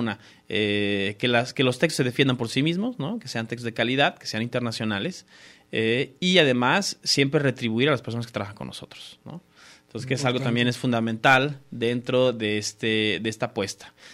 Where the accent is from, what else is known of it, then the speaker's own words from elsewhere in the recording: Mexico; leemos a sudamericanos, como mexicanos, leemos a sudamericanos en las editoriales españolas, ¿no?